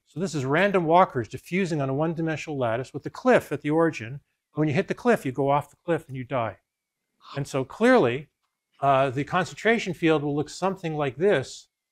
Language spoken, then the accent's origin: English; Canada; because I'm a Canadian citizen.